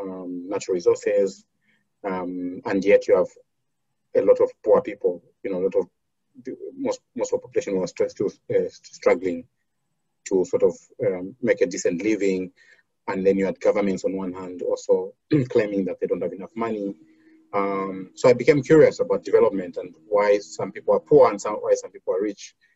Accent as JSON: {"language": "English", "country": "Zambia", "tie": "born or raised there", "said": "the country I grew up in, I'm from Zambia"}